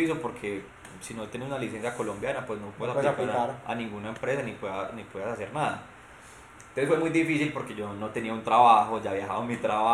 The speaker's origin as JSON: {"language": "Spanish", "country": "Argentina", "said": "que vengo de Argentina"}